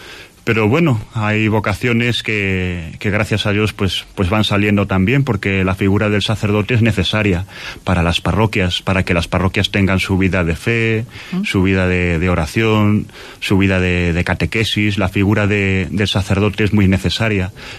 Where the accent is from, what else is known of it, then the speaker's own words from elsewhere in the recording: León, Castile and León, Spain; en León, en mi tierra, yo soy leonés